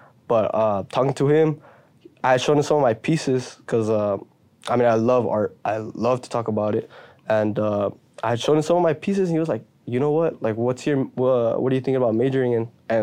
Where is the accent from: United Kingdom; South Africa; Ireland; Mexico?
Mexico; also born or lived in Texas, United States; even though I grew up in Mexico and then I grew up in the Valley still has a lot of similarities because we're super close to Mexico.